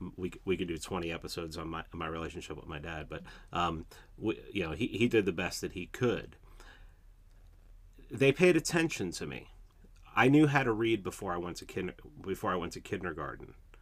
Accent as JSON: {"language": "English", "town": "Bronx", "region": "New York", "country": "United States", "tie": "born or raised there", "said": "even though I grew up in the South Bronx, and I had every black black Puerto Rican, Dominican, everybody around"}